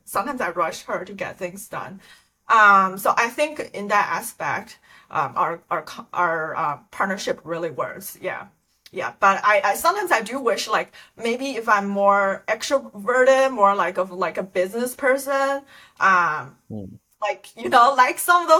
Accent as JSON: {"language": "English", "region": "Maryland", "country": "United States", "said": "I'm actually from Maryland, so it's good"}